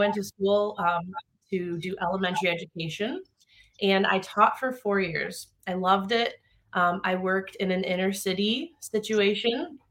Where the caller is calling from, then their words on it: Michigan, United States; I am in Michigan, and I'm so glad we have sun today